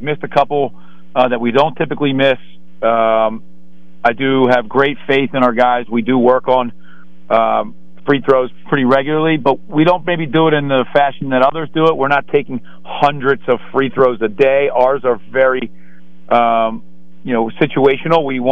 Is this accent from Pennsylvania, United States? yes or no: yes; Philadelphia, Pennsylvania, United States; I'm from Philly, Steve. I know it, man.